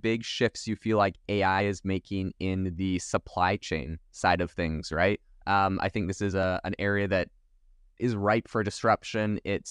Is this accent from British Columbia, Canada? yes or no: yes; British Columbia, Canada; I'm actually from Vancouver Island, so pretty close.